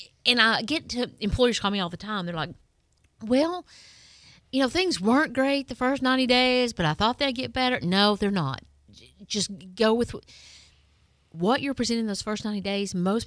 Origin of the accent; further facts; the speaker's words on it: Tennessee, United States; now in Florida, United States; you know, we're originally from Tennessee, live in Florida